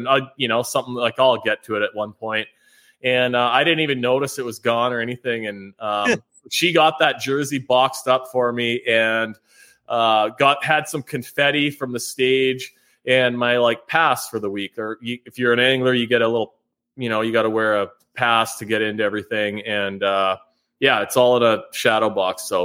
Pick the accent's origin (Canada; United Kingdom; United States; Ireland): Canada; Something to do with, you know, being a Canadian, maybe. He probably would have made fun of my accent.